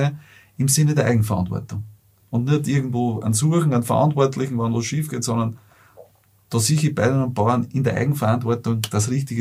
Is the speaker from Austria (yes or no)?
yes; Lower Austria, Austria